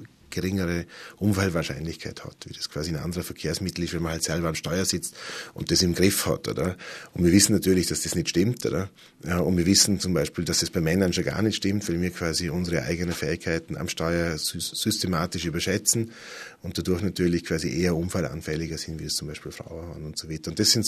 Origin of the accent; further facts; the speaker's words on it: Vorarlberg, Austria; Ja, ich bin ja ein Vorarlberger, wie man vielleicht noch halbwegs hört.